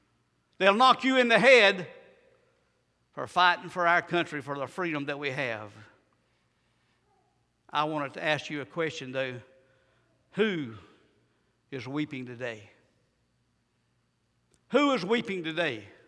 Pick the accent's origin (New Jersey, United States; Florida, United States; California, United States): Florida, United States; Miami; I remember when it's safe, whenever we was raised in Miami, when I was a little small child, we'd catch a bus and go downtown Miami and see a movie and winter shop